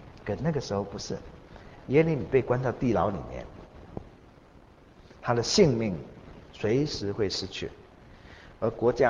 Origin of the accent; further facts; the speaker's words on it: China; 我们中国人所说的结婚的时候海枯石烂永不变心，其实海也没枯，石也没烂，心老早都变到哪里去了？